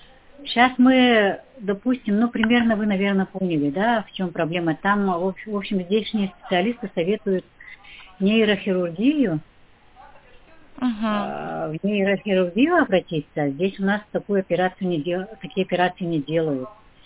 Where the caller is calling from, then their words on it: Sakha Republic, Russia; я из Республики Саха-Якутия звоню.